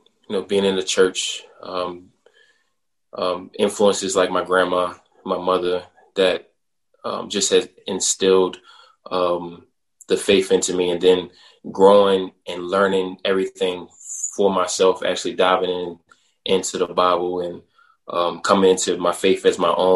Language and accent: English; Baltimore, Maryland, United States; inner cities, you know, in Baltimore, I'm from Baltimore.